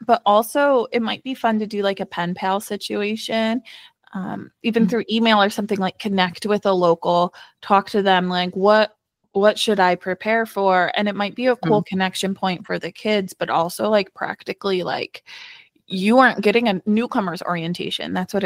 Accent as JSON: {"language": "English", "country": "United States", "said": "I would not, as an American, I would not let my kids travel alone here in America."}